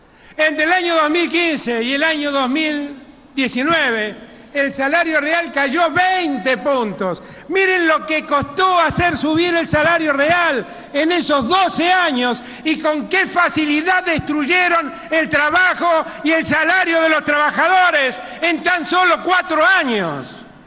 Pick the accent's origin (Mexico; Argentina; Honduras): Argentina